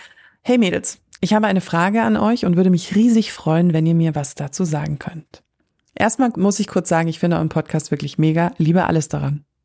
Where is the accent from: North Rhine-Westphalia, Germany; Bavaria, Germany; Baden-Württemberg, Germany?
Bavaria, Germany; Munich; wir beide tatsächlich gebürtige Münchnerinnen sind, was nicht so gängig ist oft in der Stadt.